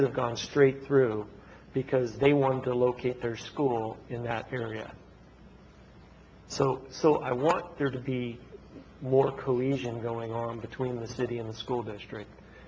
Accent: Bellingham, Washington, United States; I grew up in Bellingham at a school that was right downtown in Bellingham.

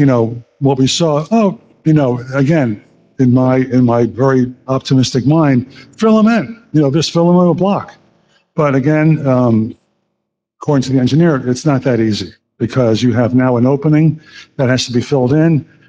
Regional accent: New York, United States; and I've done thousands of them, and I'm from New York

